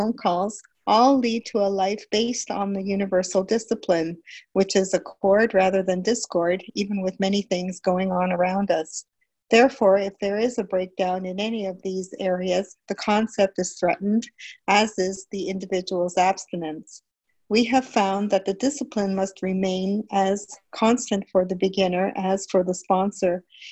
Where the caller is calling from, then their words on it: Toronto, Ontario, Canada; I'm calling from Toronto in Canada.